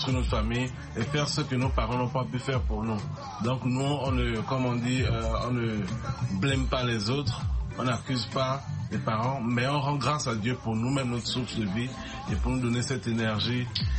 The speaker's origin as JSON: {"language": "French", "country": "Togo", "tie": "born or raised there", "said": "Et nous, on a grandi au Togo particulièrement."}